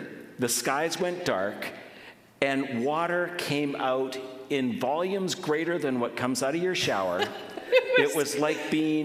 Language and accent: English; Canada; And we're like, we're from the West Coast.